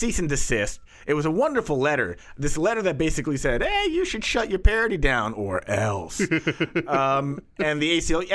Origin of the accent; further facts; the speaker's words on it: Washington, D.C. area, United States; but I was raised in the Beltway by devout Texans, and it was like, you know, we were strangers in a strange land.